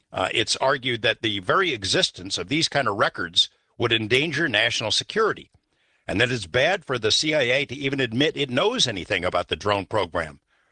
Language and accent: English; Las Vegas, Nevada, United States; it's a story that could be a metaphor for my hometown of Las Vegas.